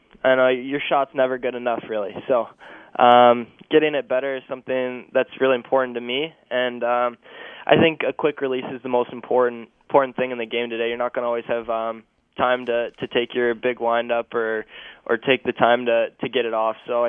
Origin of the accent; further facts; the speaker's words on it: Plymouth, Michigan, United States; growing up near Plymouth, it was kind of a goal of mine to play in the OHL